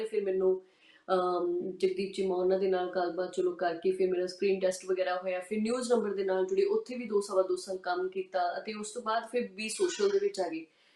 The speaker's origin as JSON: {"language": "Punjabi", "town": "Narangwal Khurd", "region": "Punjab", "country": "India", "tie": "born or raised there", "said": "ਭੈਣ ਜੀ, ਮੇਰਾ ਪਿੰਡ ਲੁਧਿਆਣੇ ਦਾ ਬਹੁਤ ਹੀ ਸੋਹਣਾ ਪਿੰਡ ਹੈ, ਨਾਰੰਗਵਾਲ ਖੁਰਦ, ਨਾਰੰਗਵਾਲ ਕਲਾਂ ਤੇ"}